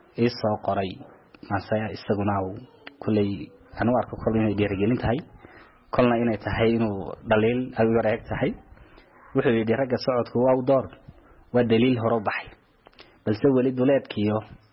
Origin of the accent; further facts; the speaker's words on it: Djibouti; waxan ka imid dalka jamhuuriyadda Djibouti